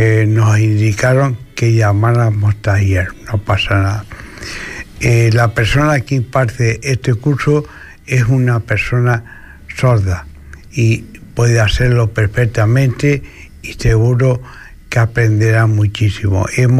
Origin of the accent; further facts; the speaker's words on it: Canary Islands, Spain; somos paisanos, somos de la misma tierra, que somos canarios.